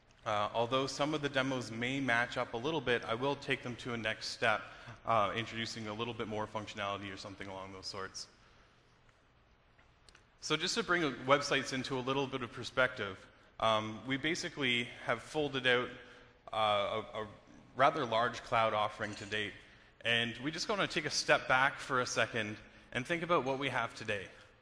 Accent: Toronto, Ontario, Canada; now in Redmond, United States; I am from Toronto originally. About 2 months ago, I made the journey down to Redmond.

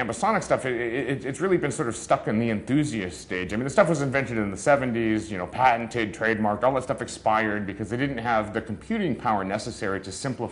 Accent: Hawaii, United States; I say guys just because I'm from Hawaii and we say guys to mean guys and girls.

